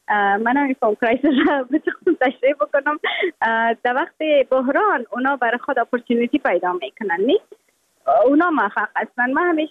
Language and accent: Persian; Afghanistan; moved away